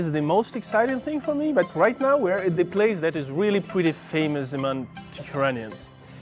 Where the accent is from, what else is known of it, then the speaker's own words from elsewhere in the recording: Russia; English is a second language; From Russia.